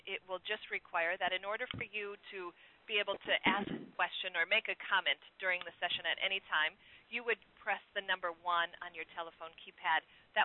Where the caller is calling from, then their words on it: Duluth, Minnesota, United States; I am calling from the Duluth Praxis office in Minnesota